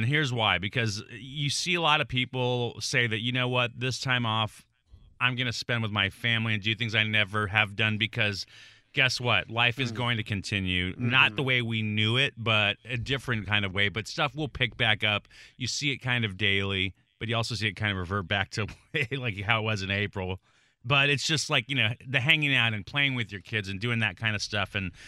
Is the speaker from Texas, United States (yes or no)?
yes; El Paso, Texas, United States; I'm from El Paso.